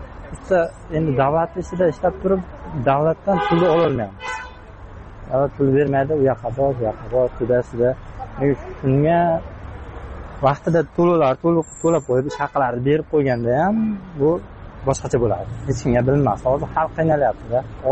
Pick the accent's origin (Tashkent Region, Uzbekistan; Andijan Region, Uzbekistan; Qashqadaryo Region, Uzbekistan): Qashqadaryo Region, Uzbekistan; To'g'risi, biz o'zim Qashqadaryodanman.